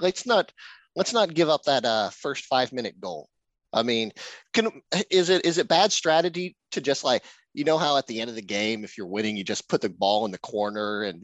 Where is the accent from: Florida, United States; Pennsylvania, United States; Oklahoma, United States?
Oklahoma, United States; when I was growing up in Oklahoma, there was a very common bumper sticker that I saw